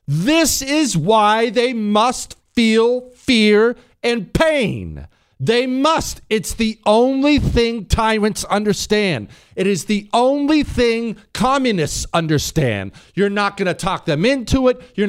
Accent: Montana, United States; I'm from Montana. I'm friends with many. Shoot, my folks ranch cattle.

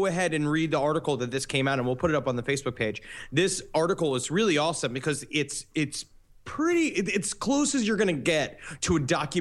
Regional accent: Gary, Indiana, United States; accent: Indiana; It's garbage. I'm from Gary, Indiana.

